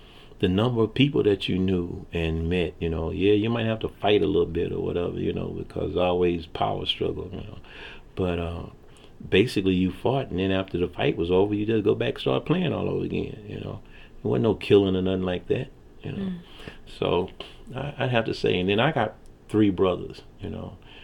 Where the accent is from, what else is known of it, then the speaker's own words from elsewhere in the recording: Venice, United States; That's what I learned from growing up in Venice.